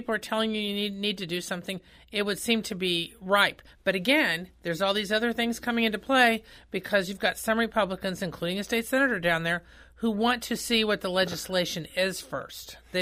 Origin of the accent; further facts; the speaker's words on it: Indiana, United States; I'm from Northern Indiana, where we used to have all these steel plants.